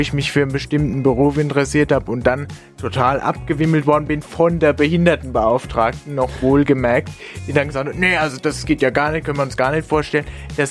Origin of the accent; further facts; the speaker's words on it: Bavaria, Germany; spendet der Veranstalter direkt an meine Heimatgemeinde Karl am Main